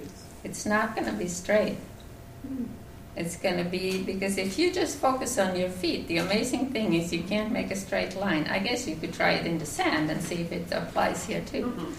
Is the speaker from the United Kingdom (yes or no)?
no; Finland; English is a second language; and I come from Europe, for those who don't know, I'm from Finland, that's why I have an accent